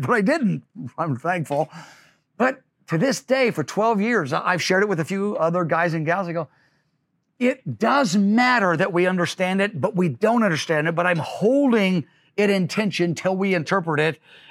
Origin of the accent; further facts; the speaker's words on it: Missouri, United States; also born or lived in Kansas; Well, I grew up in Missouri and Kansas, so why not Kansas?